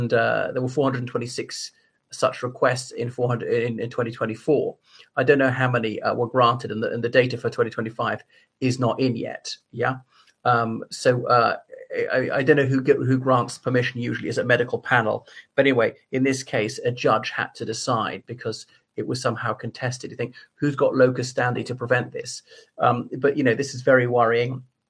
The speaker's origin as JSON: {"language": "English", "country": "Ireland", "said": "from Ireland."}